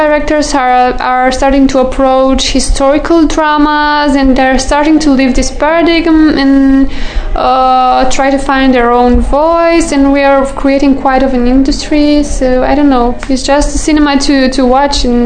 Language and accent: English; Romania; I'm from Romania. I just graduated film studies and script writing at the Film University in Bucharest, and I'm now working for a film festival in Bucharest.